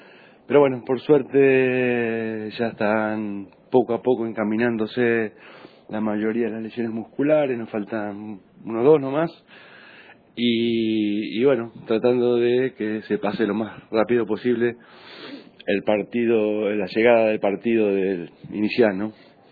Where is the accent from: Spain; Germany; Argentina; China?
Argentina; San Antonio de Areco, Buenos Aires Province; extrañando a la familia, extrañando a la gente de Areco, mi pueblo, mucho.